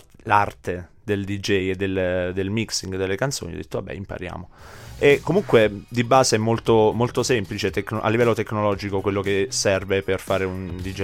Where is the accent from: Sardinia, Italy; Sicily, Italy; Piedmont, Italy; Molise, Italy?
Molise, Italy; Campobasso; per lo più nella mia città natale, Campobasso